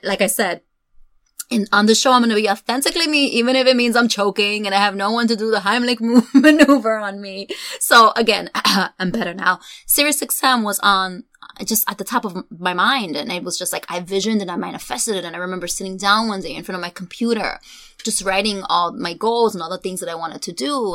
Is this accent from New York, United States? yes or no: yes; New York, United States; born there; That's where my family's from. My parents are from, even though I was born in New York.